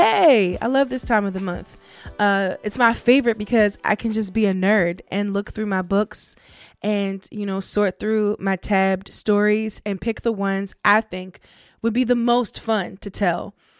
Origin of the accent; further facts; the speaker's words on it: Maryland, United States; a story collected from my home state of Maryland by Harry Hyatt.